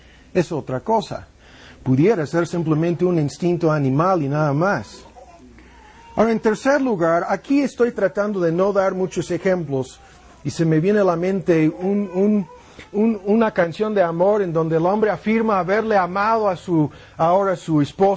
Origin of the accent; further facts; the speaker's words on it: United States; Spanish is a second language; Yo tengo que hablar de gringos, de Gringolandia y de mi cultura, porque eso es lo que soy, soy gringo.